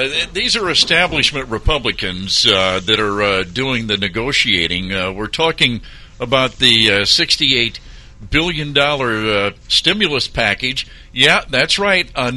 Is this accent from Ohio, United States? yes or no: yes; Ohio, United States; now in Nevada, United States; and you came from Missouri, I came from Ohio, and most people came from other parts of this country before they moved to Nevada.